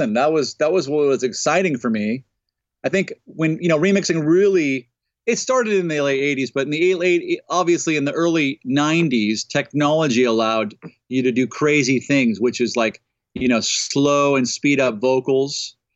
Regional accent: California, United States; Before that, growing up in the San Fernando Valley, I was a keyboard player and in rock bands.

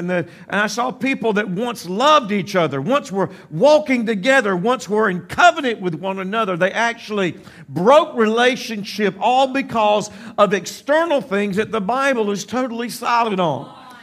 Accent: Panama City, Florida, United States; my wife and I, we grew up in Panama City. That's our hometown.

